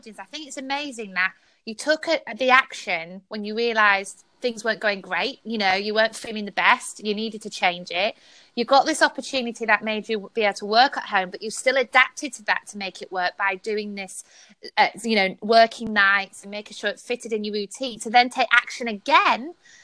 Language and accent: English; England, United Kingdom; and I'm English.